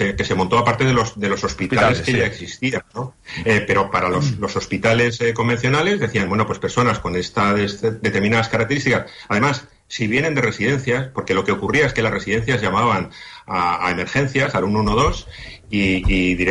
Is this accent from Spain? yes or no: yes; Spain; como españoles que nos rige una constitución